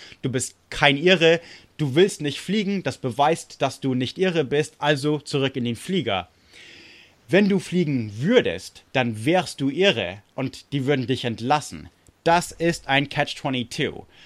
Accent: Munich, Bavaria, Germany; also München und so, also wo ich aufgewachsen bin.

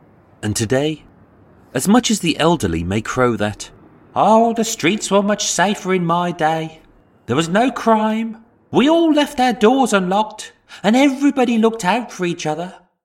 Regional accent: Birmingham, West Midlands, United Kingdom; having instantly devalued it simply because I'm a Brummie.

